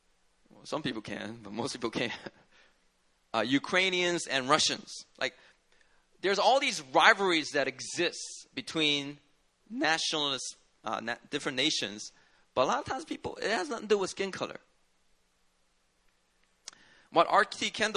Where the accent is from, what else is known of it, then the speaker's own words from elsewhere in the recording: Gyeongsang, South Korea; You know, I'm personally from Gyeongsangdo. So obviously, I think the Gyeongsangdo people are always right.